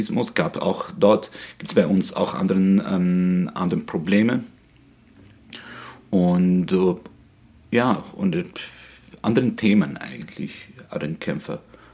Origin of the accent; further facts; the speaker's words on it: Syria; German is a second language; Und dann einer hat mich gefragt, woher kommst du? Und aus Syrien.